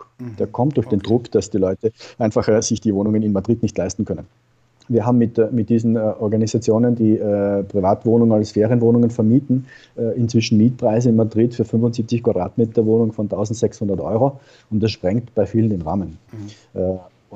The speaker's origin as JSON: {"language": "German", "country": "Austria", "lives_now": "Spain", "said": "denn ich als Österreicher, als ich hierher gekommen bin"}